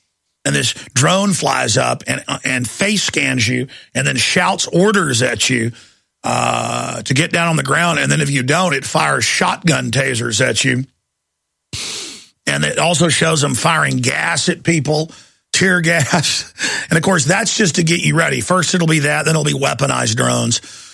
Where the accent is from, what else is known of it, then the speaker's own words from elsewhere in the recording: United States; I'm an American, but I'm a human being first.